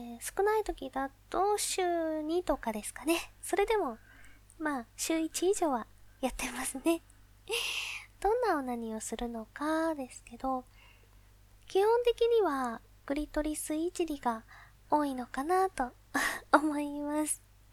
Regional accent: Saitama, Japan; 出身地は埼玉です。

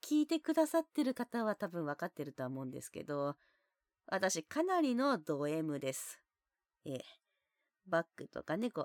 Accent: Hokkaido, Japan; 出身地は北海道です。

